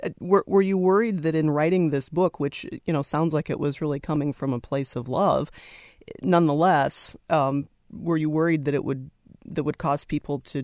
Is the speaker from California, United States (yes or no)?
no; Lansing, Michigan, United States; I grew up in Lansing here, and we always kind of fared better somehow than a lot of the towns that had auto plants